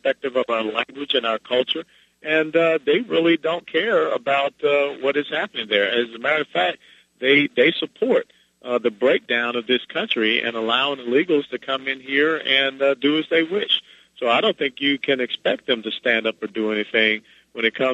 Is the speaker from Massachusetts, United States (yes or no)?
no; Florida, United States; I look at my home state here of Florida, where we've got a 12.3% unemployment.